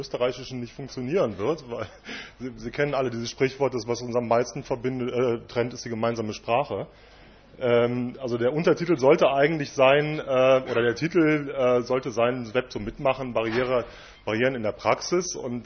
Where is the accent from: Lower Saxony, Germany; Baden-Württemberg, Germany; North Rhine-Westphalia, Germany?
North Rhine-Westphalia, Germany; Cologne; Ich komme, wie gesagt, aus Köln, also ich weiß, was Schmerzen bedeuten.